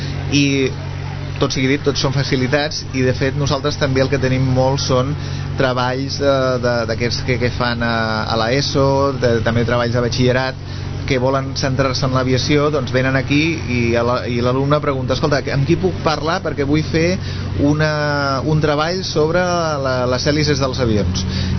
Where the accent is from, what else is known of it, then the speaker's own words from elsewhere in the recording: Barcelona, Catalonia, Spain; jo personalment he de dir que ho sento, soc de Barcelona, però...